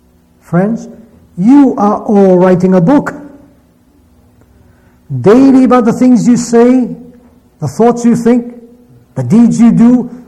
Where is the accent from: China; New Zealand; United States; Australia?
China; Shanghai; a Chinese boy growing up in Shanghai had a chance to hear the good news. And he's standing here tonight.